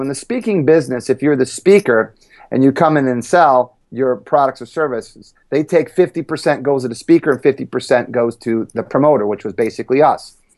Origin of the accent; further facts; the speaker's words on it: Ann Arbor, Michigan, United States; I grew up in Ann Arbor, Michigan, and I struggled in life very young.